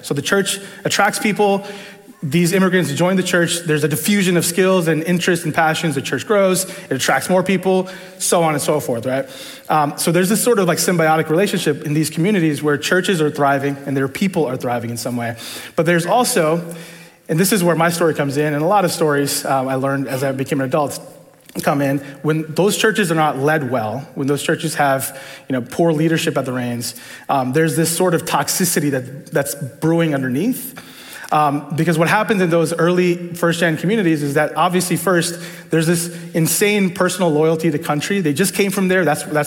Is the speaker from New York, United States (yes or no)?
yes; New York, United States; born there; I was born in New York, two immigrants. My parents came in the 70s and 80s. I'm considered a second generation immigrant.